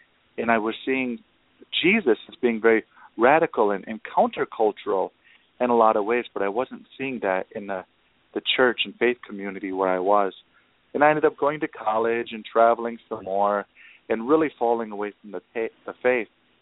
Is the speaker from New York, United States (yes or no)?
no; Wisconsin, United States; When I was a child, I was born in Wisconsin, and my mom was only 16 when she had me, and she raised me there, and I grew up in Wisconsin, moving around quite a bit.